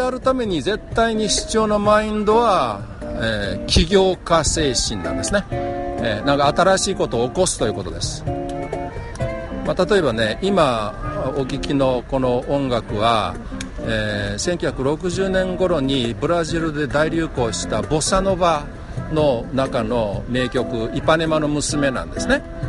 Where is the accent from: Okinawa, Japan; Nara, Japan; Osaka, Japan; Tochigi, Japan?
Osaka, Japan; 大阪出身で大阪に長くいましたけど、